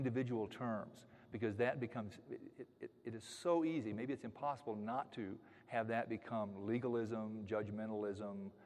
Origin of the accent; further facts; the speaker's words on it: Texas, United States; that's just one of the many benefits of growing up in Texas